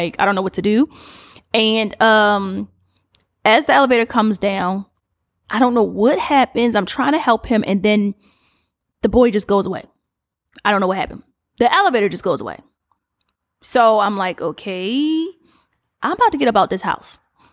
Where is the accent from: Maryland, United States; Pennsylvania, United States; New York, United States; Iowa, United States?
Maryland, United States; Baltimore; And it doesn't look like my hometown of Baltimore. It looks like I'm in a different city, but I know I'm supposed to be home in the dream.